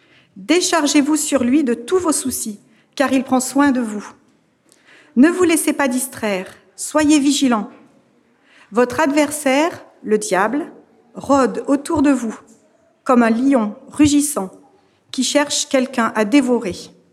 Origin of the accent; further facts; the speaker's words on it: Normandy, France; Je viens de Normandie, où on a un centre de vacances.